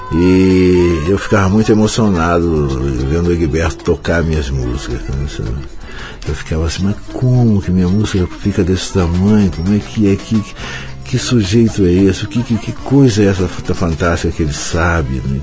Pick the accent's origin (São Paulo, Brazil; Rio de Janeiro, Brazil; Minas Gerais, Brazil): Rio de Janeiro, Brazil; São Gonçalo; Então o meu primeiro conjunto foi em São Gonçalo, na minha terrinha lá, a gente estudando no ginásio e tal.